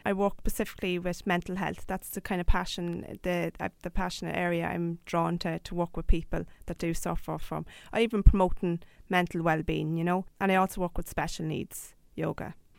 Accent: County Meath, Ireland; Yeah, well, as you said, I'm from Mead, and there is a yoga festival on there every year in Manalty

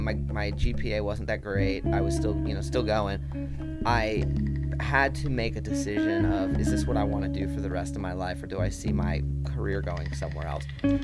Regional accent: Miami, Florida, United States; So I grew up in South Florida. I was born in Miami, still a big Dolphins fan.

